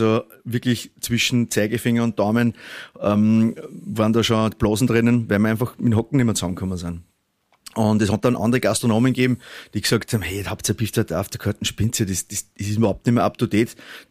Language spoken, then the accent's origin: German; Upper Austria, Austria; accent: Upper Austrian; Und wir Oberösterreicher, glaube ich, wir verschlingen ja sowieso immer die ganzen Silben.